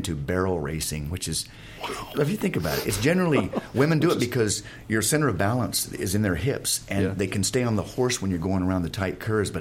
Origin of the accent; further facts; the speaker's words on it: Dallas, Texas, United States; Dallas. I actually grew up on a...